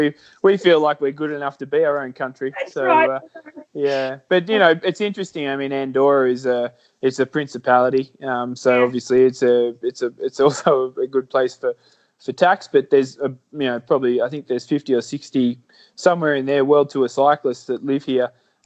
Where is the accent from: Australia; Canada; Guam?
Australia; I much prefer to live in Australia. I love Australia. You know, it's my home. Yeah. It's where you grow up, your family, your friends.